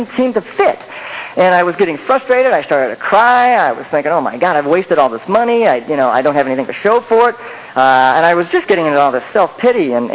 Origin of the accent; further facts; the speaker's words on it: Akron, Ohio, United States; I grew up in Akron, Ohio, and I remember one day when it snowed intensely that I went out and shoveled snow.